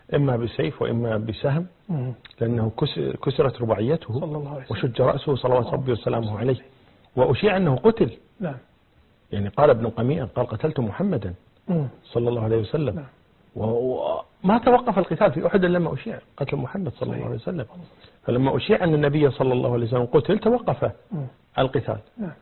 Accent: Kuwait; الآن حتى عندنا في الكويت

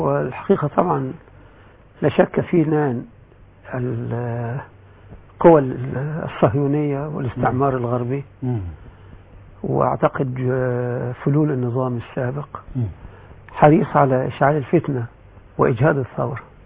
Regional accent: Egypt; احنا كل مصريين مسلمين ومسيحيين

